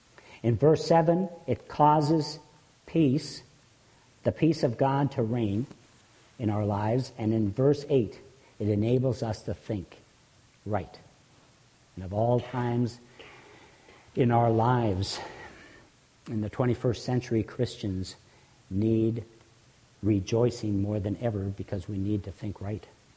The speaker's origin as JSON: {"language": "English", "region": "North Dakota", "country": "United States", "tie": "born or raised there", "said": "I was brought up in North Dakota, saw a lot of deer."}